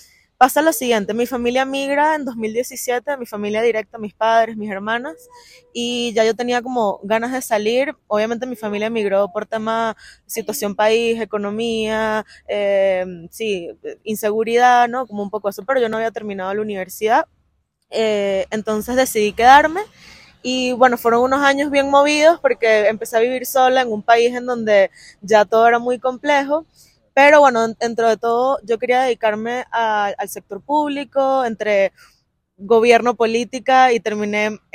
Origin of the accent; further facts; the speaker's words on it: Caracas, Capital District, Venezuela; moved away as an adult; now in Bogotá, Colombia; soy venezolana de Caracas y me mudé a Colombia, a Bogotá, hace casi 3 años. ¿Quién soy? Bueno, soy una chama, como decimos nosotros, de 29 años.